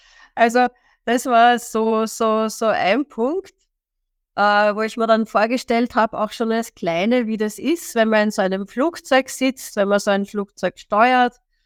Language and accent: German; Salzburg, Austria; ich bin in Salzburg aufgewachsen und wir waren so in der peripheren Einflugschneise des Flughafens.